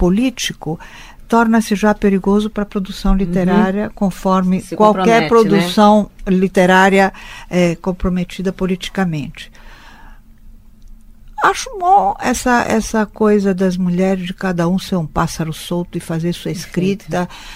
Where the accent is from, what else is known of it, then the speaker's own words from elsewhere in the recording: Italy; porque eu, sendo italiana, nasci na África.